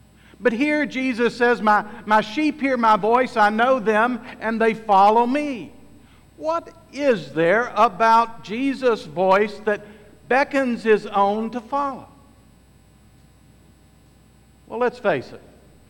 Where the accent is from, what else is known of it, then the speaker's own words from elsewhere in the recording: West Virginia, United States; I went back to my home state of West Virginia, went out to eat with some family